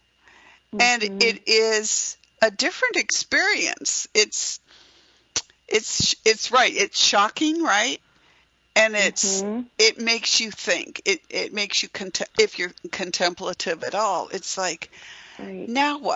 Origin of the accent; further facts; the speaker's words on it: Lincoln City, Oregon, United States; now in Seattle, United States; started in Lincoln City, Oregon, where I grew up going to the beach all the time, and right over my hometown in Oregon, where I grew up.